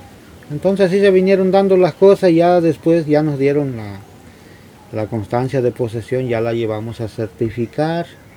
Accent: Oaxaca, Mexico; como mexicanos teníamos derecho, pues, a tomar posesión del lugar que fuera, nomás que fuera de nuestro estado

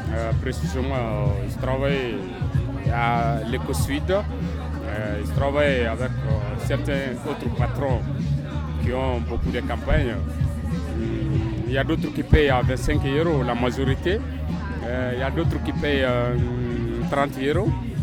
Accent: Guinea; Italian is a second language; Della Guinea-Conakry.

